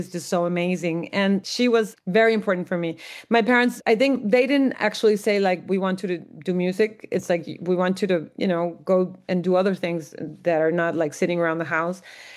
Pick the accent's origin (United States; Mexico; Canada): Mexico; Tijuana, Baja California; I'm from Tijuana, which is a border city. And I mean, we definitely had this mix, you know, like I think all border cities, but I grew up like in a mix of US and Mexico all together at the same time. I always studied in Mexico.